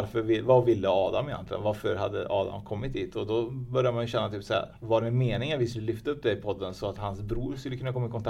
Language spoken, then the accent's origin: Swedish; Vänersborg, Västra Götaland County, Sweden; Jag är född i Vänersborg, alltså Trollhättan.